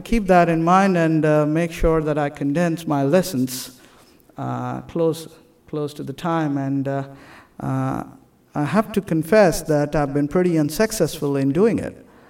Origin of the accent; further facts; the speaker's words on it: India; As you know, I'm from India